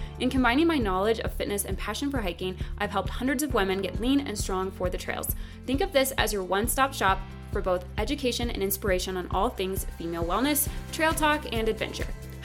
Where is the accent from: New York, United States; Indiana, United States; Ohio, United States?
Indiana, United States; Like growing up in Indiana, spring kind of started in like late March, April